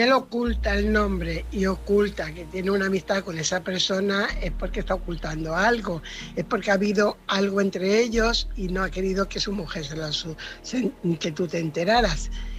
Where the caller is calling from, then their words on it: Fuenlabrada, Community of Madrid, Spain; corresponsal de Fuenlabrada.